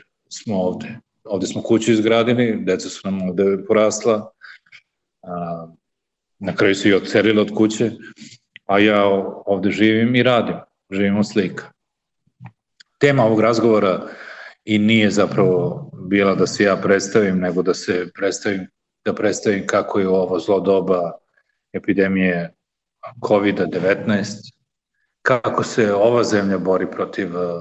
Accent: Belgrade, Serbia; moved away as an adult; now in Cascais, Portugal; rođen sam u Beogradu 1961. godine. Tamo sam završio gimnaziju, posle fakultet likovnih umetnosti i magistarske studije slikarstva. Sada živim u Portugaliji, u mestu pored Lisabona, koje se zove Kaškajač. Ovde smo već skoro 30 godina.

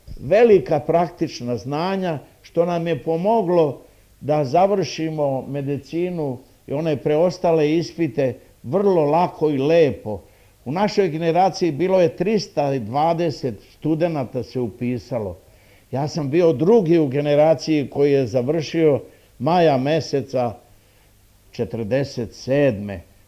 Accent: Ruma, Vojvodina, Serbia; born there; Rođen sam slučajno u Rumi, zato što mi je otac bio sa službom u Rumi. Inače, otac mi je Šumadinac, majka mi je rodom iz Niša bila.

